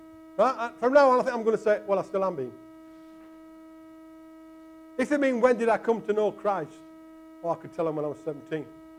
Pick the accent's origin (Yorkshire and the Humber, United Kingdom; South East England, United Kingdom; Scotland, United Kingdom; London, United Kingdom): Yorkshire and the Humber, United Kingdom; Listen, I'm a Yorkshireman.